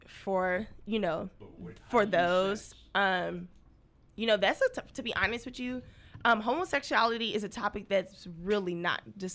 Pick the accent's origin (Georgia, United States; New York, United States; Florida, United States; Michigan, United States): Georgia, United States; Atlanta; especially if you're living in the South, like I said, I'm from Atlanta. If you're living in the South, you have, you know, usually Southern Baptist, and it has very conservative views.